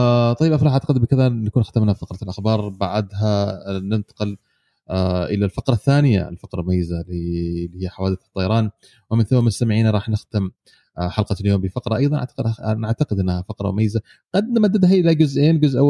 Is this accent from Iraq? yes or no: no; Egypt; أيضا عندنا في مصر